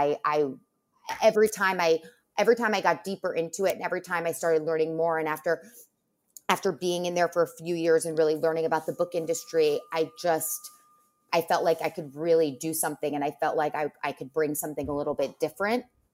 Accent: New York, United States; Well, so I grew up in Westchester, and I always loved to read.

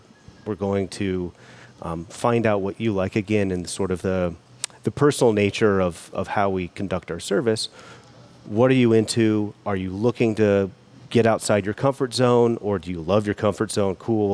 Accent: Iowa, United States; listen, brother, I'm from Iowa originally.

